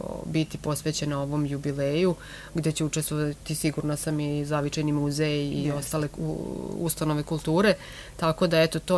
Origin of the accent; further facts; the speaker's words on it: Ruma, Vojvodina, Serbia; evo, konkretno kod nas u Rumi